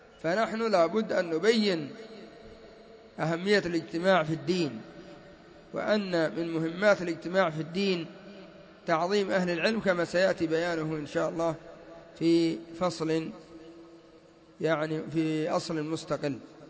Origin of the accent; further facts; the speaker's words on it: Yemen; وعندنا في اليمن